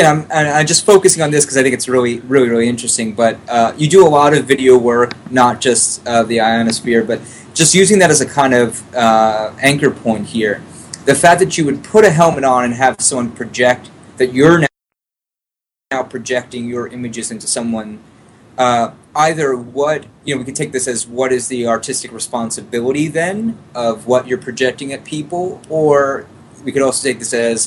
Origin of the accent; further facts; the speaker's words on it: New York, United States; But what I'm going to say is that I smoke, and I grew up in New York, highly polluted.